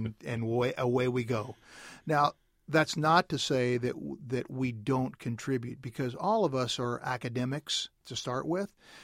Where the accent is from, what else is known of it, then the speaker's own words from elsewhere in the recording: Louisville, Kentucky, United States; a childhood story that I kept that I repeatedly heard growing up in Louisville, Kentucky